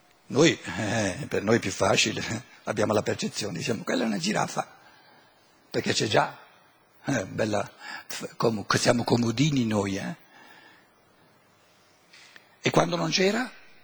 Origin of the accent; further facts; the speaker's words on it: Germany; Italian is a second language; Siccome io vengo dalla Germania mi devo rinfrescare un po' l'italiano.